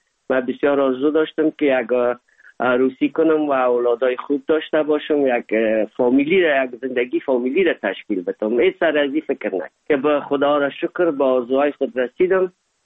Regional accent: Afghanistan; now in Germany; زمانی که ما از افغانستان آمدیم

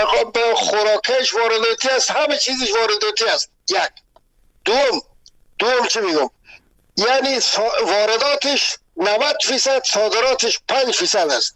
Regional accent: Afghanistan; ما همه ما از افغانستان هستیم

